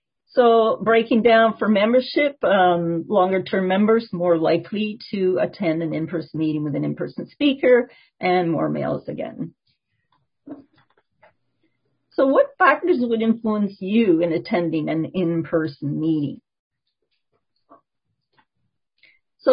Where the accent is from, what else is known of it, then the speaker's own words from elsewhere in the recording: Canada; So this was kind of interesting because weather came out on top. We're so Canadian.